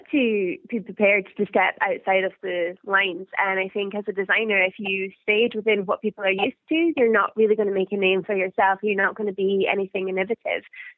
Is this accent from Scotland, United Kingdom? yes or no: yes; Scotland, United Kingdom; So because I'm from the Highlands, my whole family's from the Highlands, the whole inspiration behind the collection is from the Highlands, it made sense to take the collection home to the Highlands.